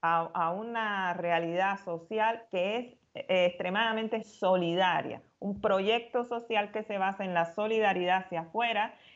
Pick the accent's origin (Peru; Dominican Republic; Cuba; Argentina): Cuba; moved away; somos cubanos comunes y corrientes que llevamos en la mochila el amor a Cuba